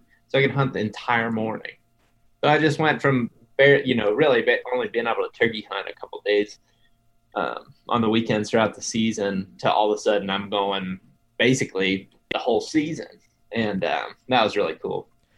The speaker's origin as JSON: {"language": "English", "region": "Ohio", "country": "United States", "tie": "born or raised there", "said": "So I grew up in Western Ohio, but I told you guys before we started, my grandparents live in Eastern or Central Ohio."}